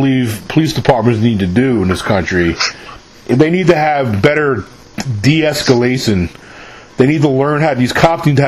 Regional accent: New York, United States; I'm from New York. I used to sell Lucy's, man. I used to sell single cigarettes, when I was in high school up there.

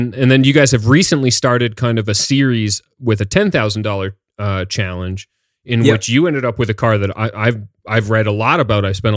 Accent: Caledonia, Ontario, Canada; So I grew up in Caledonia, which you pass in some metric to get to Cayuga.

